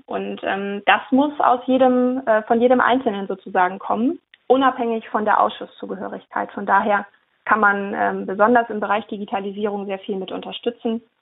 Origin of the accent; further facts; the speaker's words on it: Schleswig-Holstein, Germany; Ich komme jetzt aus Schleswig-Holstein, da sind wir auch eher eine ländlich geprägte Region.